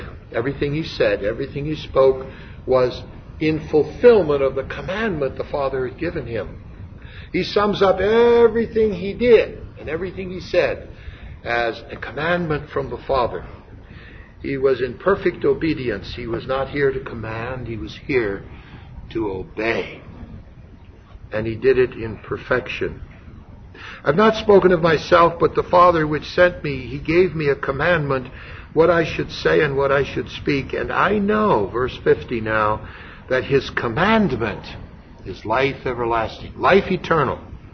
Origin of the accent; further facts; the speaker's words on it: Wilmette, Illinois, United States; I know something about it because I was raised in Wilmette, Illinois